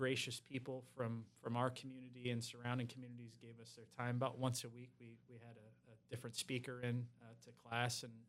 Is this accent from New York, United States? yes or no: no; St. Henry, Ohio, United States; I was born and raised in St. Henry, actually. I was a graduate of 2007.